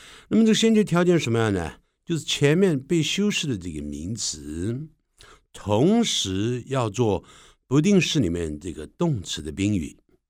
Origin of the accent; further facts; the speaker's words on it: China; 我们中国人常常对这个 on O-N 的发音呢、啊、通常会发成 on 啊